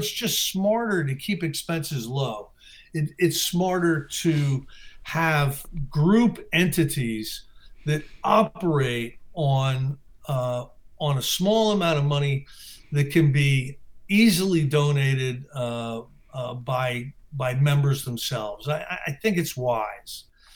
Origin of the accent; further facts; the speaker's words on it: Northeast, United States; I'm from the Northeast, and sometimes rents can be higher, you know, in more metropolitan type areas.